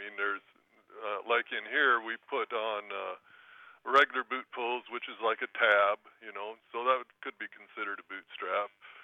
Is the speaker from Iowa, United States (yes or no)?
yes; Iowa, United States; the story I tell everybody is that I grew up in Iowa